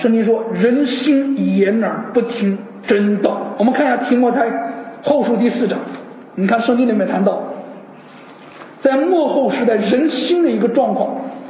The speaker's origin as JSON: {"language": "Chinese", "country": "China", "said": "甚至呢在中国，我是一个中国人，在中国呢"}